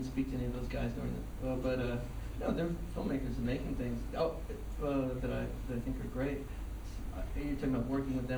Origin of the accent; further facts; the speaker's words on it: Nashville, Tennessee, United States; Well, the South is where I grew up. I grew up in Nashville